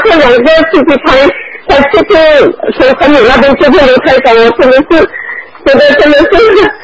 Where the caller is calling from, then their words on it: Malaysia; 我是从马来西亚打电话来的。